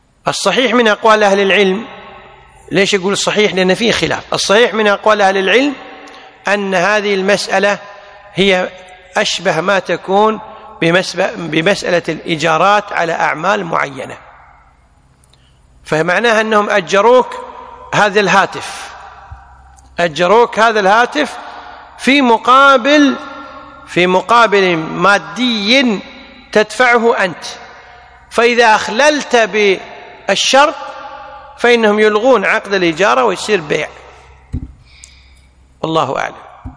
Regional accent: Kuwait; في فتوى عندنا بالكويت

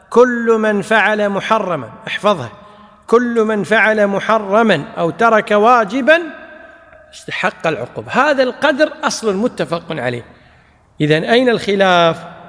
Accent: Kuwait; يعني مثل عندنا في الكويت،

